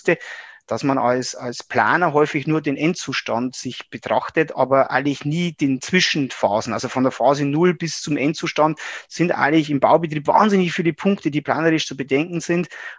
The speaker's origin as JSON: {"language": "German", "town": "Regensburg", "region": "Bavaria", "country": "Germany", "tie": "born or raised there", "said": "Ich bin praktisch da groß geworden, bin ein Oberpfälzer hier in Regensburg im Landkreis aufgewachsen und durfte dann glücklicherweise hier auch wieder an die OTH nach Regensburg zurückkehren"}